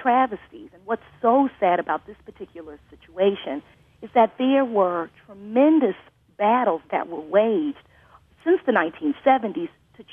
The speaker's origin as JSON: {"language": "English", "region": "Texas", "country": "United States", "said": "Speaking of that, I'm actually from Texas, but went to school at the University of Wisconsin-Madison, so I'm very familiar with the Union."}